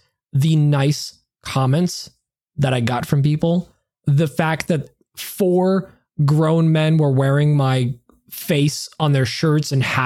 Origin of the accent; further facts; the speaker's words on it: Poland; English is a second language; because I'm from Poland, guess what? I don't really have family here.